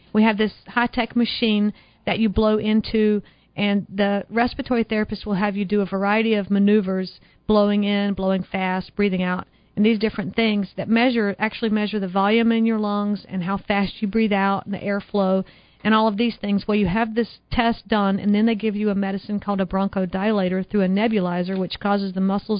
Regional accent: North Carolina, United States; accent: Southern; moved away; Yep, I moved to Michigan from North Carolina 16 years ago, and I've been in Michigan a long time, but I still like the snow.

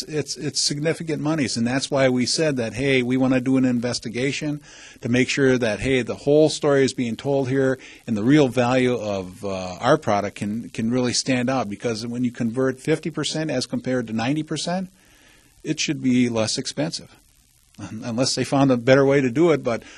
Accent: Stevens Point, Wisconsin, United States; I mean, I was born and raised in Stevens Point. And I know I'm going to retire in Stevens Point.

